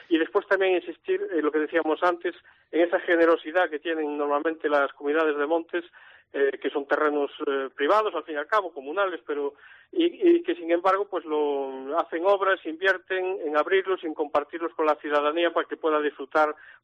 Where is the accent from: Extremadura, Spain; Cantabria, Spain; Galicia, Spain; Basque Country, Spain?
Galicia, Spain; el paisaje que nos identifica como gallegos y como pontevedreses.